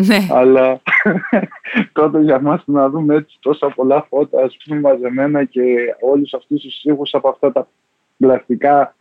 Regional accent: Makri, Eastern Macedonia and Thrace, Greece; που συμβαίνει στο χωριό μου στη Μάκρη.

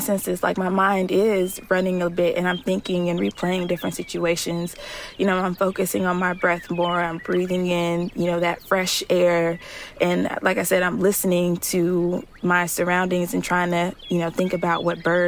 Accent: Chicago, Illinois, United States; also born or lived in Alabama / Mississippi; now in Raleigh, United States; Like, I currently live in Raleigh, but I'm from Chicago, so I go and visit often. I have lived in Alabama. I've lived in Mississippi.

